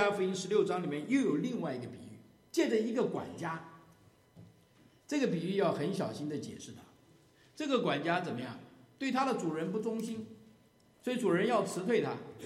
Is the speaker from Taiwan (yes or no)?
no; China; 我们中国人都知道，人无远虑必有近忧啊。